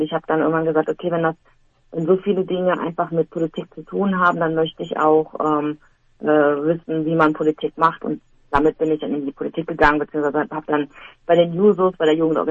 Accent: Germany; born there; meine Eltern zum Studium nach Deutschland gekommen sind und dann, also ich bin dann in Deutschland geboren, mein Bruder ist in Deutschland geboren

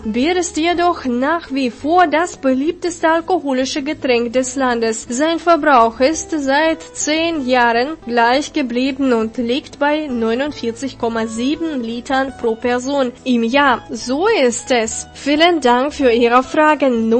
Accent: Gera, Thuringia, Germany; Bad Köstritz ist eine thüringische Kleinstadt am Fluss der Weißen Elster nördlich meiner Heimatstadt Gera.

